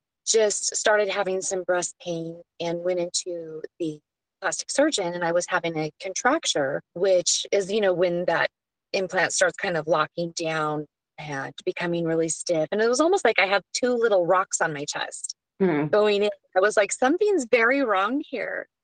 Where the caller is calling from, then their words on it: Prescott, Arizona, United States; So I'm chatting from the States. I'm in Prescott, Arizona